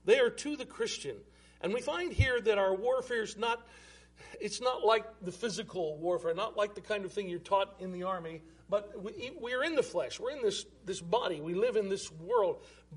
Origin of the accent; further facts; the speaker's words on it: Missouri, United States; also born or lived in Alaska; Well, I was from Missouri originally, and there was a base in Missouri, so I chose it.